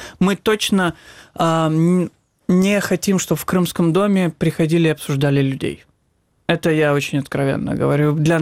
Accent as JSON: {"language": "Russian", "region": "Crimea", "country": "Ukraine", "first_language": "Crimean Tatar", "said": "мы перестаем, либо даже перестали стесняться того, что мы крымские татары. К сожалению, это было в 90-х. Мы помним, когда в маршрутках мы стеснялись говорить по-крымско-татарски"}